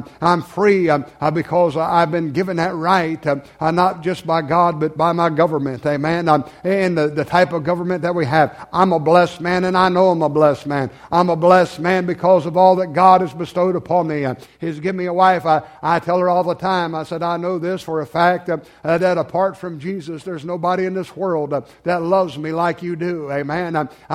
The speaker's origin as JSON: {"language": "English", "country": "United States", "tie": "born there", "said": "I'm blessed because I was born in America."}